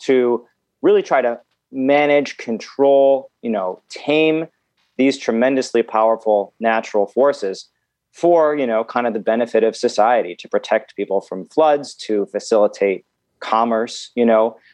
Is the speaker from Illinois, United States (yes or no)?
no; Minneapolis, Minnesota, United States; I grew up in Minneapolis, Minnesota, so I always was sort of aware of big rivers.